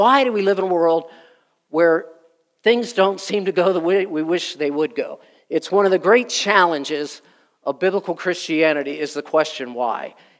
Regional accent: East Coast, United States; now in Indiana, United States; See, I grew up on the East Coast, kind of in a sort of a city thing. So I wasn't into farming, but now I live in Indiana.

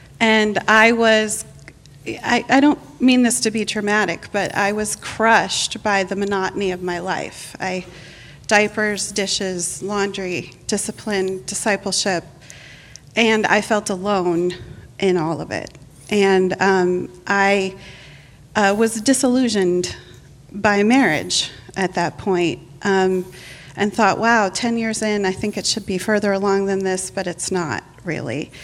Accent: New Jersey, United States; He's from Chicago, I'm from New Jersey, if you're wondering about the accent.

